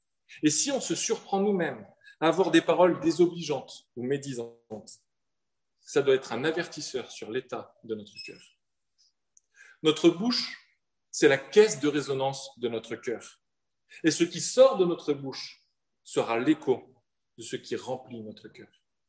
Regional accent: south of France, France; Et je viens du sud de la France.

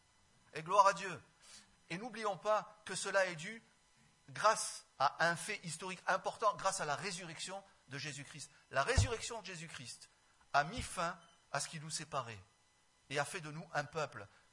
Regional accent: Provence-Alpes-Côte d'Azur, France; Je suis provençal, je raconte des histoires.

